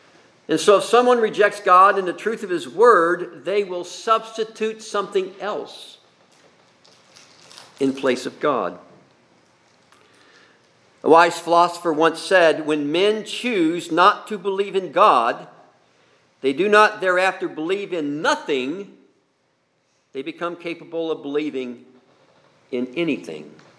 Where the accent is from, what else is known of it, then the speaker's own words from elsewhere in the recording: Midwest, United States; I grew up in the Midwest, Central Time, and there used to be a PSA, public service announcement, that would come on the television set right when the news was starting